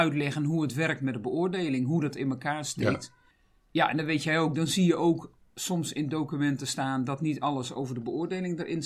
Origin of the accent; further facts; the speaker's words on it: Groningen, Netherlands; En ik ben Groningse, ik ben erg nuchter.